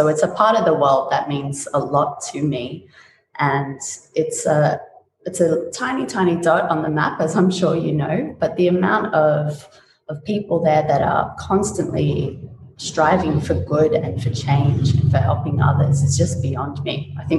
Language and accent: English; Australia; born there; I was born in Australia, but I have a mixed Arabic heritage. So we actually recently found out that my grandmother is Egyptian, but a majority of them grew up in Lebanon.